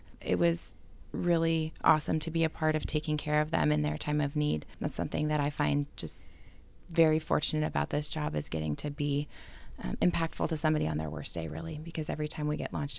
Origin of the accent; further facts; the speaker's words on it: California, United States; I grew up in San Luis County and worked the ground ambulance and fire engine for years.